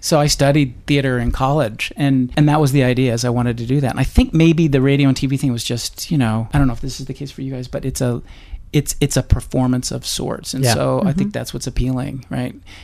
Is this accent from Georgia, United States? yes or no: no; Bountiful, Utah, United States; also born or lived in Salt Lake City; I was born in Bountiful. Yeah? Salt Lake City, but raised in Bountiful, Utah.